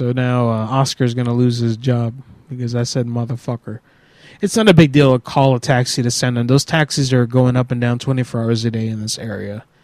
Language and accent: English; Atlanta, Georgia, United States; My wife is black. I'm from Atlanta.